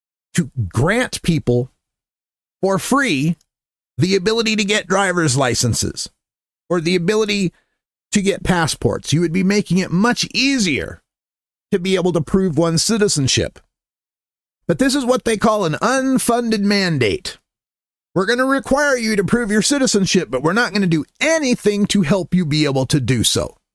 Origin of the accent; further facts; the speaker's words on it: Oregon, United States; Swinging our focus now to my home state of Oregon